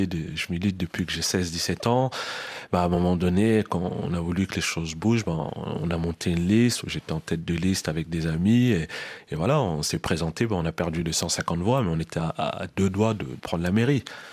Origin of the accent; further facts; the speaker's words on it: France; on reste Français. Enfin, je vais dire, on est des Français avant tout